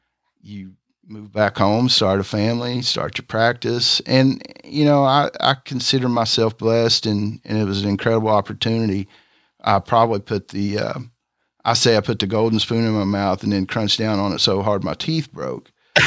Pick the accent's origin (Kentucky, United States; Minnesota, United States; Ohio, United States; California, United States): Kentucky, United States; Vanceburg; My hometown is Vanceburg, Kentucky